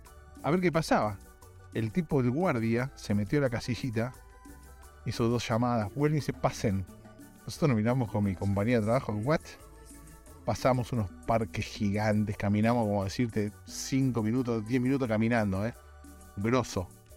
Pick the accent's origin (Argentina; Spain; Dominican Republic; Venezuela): Argentina; como somos de Argentina